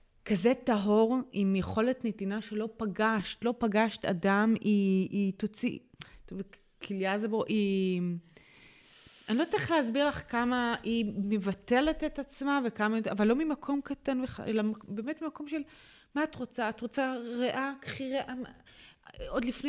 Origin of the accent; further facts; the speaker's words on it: Nahariya, Northern District, Israel; אז גדלנו בנהריה והיינו משפחה שהיו לה תקופות יפות יותר ופחות, אבל משפחה עצמאית בפריפריה